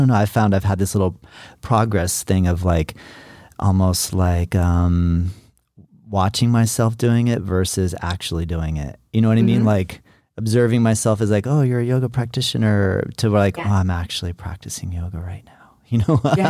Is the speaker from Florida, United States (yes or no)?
yes; Florida, United States; You know, growing up, I grew up here in Florida. It's pretty quiet. There wasn't a lot going on, not in a city.